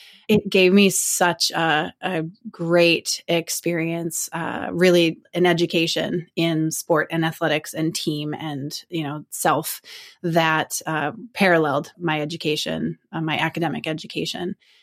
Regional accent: Minnesota, United States; I'm from Minnesota originally, and so I grew up on a 10-acre farm with like lots of space and land outside to run around.

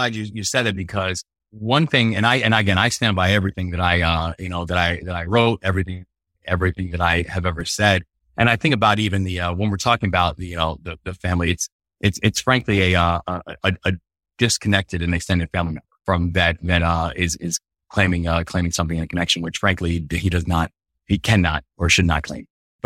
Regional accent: Baltimore, Maryland, United States; Baltimore is my hometown, I'm a very proud Baltimorean

